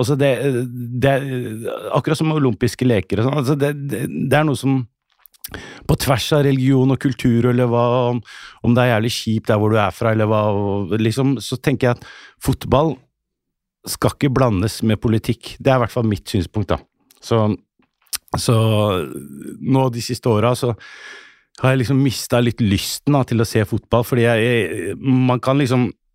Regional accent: Oslo, Norway; Også det som kid vokste jeg på Bøhler, I tøft miljø.

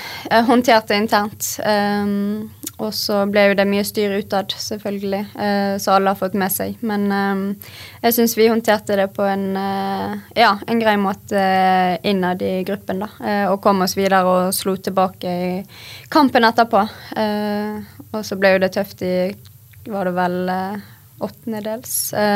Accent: Bergen, Vestland, Norway; Vi er jo bergensere, så vi må tørre å si det.

